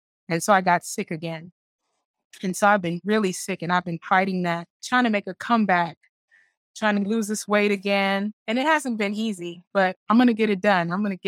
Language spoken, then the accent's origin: English; New York City, New York, United States; I grew up in New York City. So I went from New York City to Columbus, Ohio, to Nashville, Tennessee, to Jacksonville, Florida.